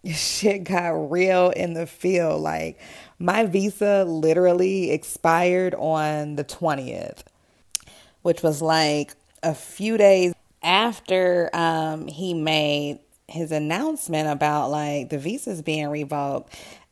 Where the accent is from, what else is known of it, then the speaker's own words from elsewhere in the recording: California, United States; New York, my home state of California, New Jersey, Illinois